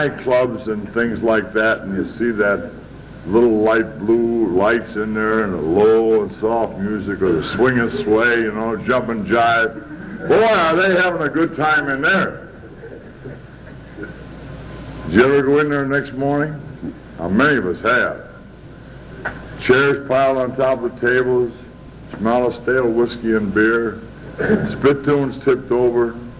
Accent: Kalamazoo, Michigan, United States

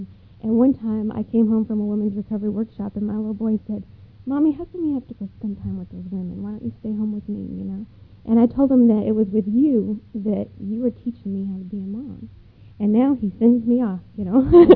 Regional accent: Denver, Colorado, United States; I'm originally from Denver, and at night I used to wear, like black leather.

